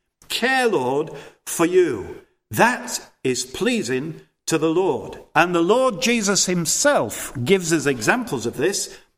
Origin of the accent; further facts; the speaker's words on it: Thornhill, Yorkshire and the Humber, United Kingdom; We all thought it was growing up in Overthorpe Estate in Thornhill.